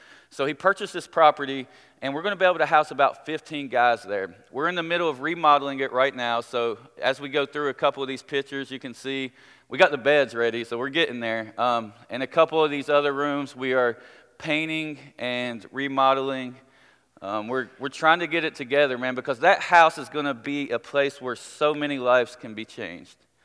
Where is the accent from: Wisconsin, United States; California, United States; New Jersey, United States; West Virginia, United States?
West Virginia, United States; Beckley; Like I said, I grew up in Beckley, West Virginia. And it wasn't even a bad childhood.